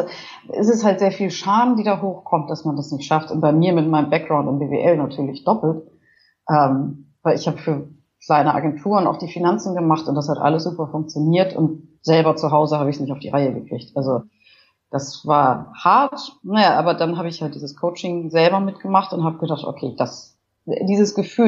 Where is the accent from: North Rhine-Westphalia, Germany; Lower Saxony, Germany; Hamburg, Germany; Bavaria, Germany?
Hamburg, Germany; Ich komme aus Hamburg